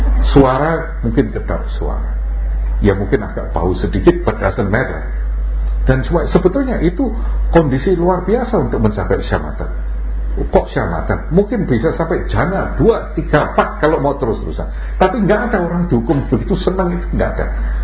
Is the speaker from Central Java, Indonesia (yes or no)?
yes; Semarang, Central Java, Indonesia; born there; saya lahirnya di Semarang dulu.